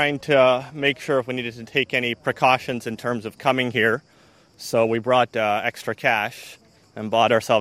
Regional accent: California, United States; California.

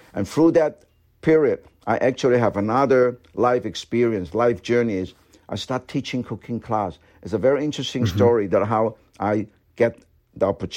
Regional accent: Guangzhou, Guangdong, China; English is a second language; also born or lived in Calgary; when I was growing up in China, they don't have car, they don't have anything. Bikes all over. Everybody have a bike.

